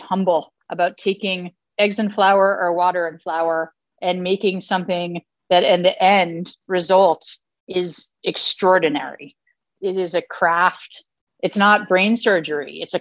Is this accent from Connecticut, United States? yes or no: yes; North Haven, Connecticut, United States; I grew up right outside New Haven in North Haven. New Haven, as you know, is a very Italian-American community, and I grew up lucky enough to be exposed to that in a family that really loved food.